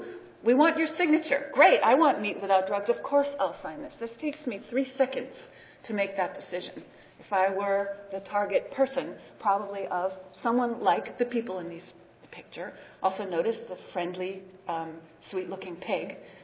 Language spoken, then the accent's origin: English; Oakland, California, United States; It is the one-year anniversary of Occupy Oakland. I'm from Oakland.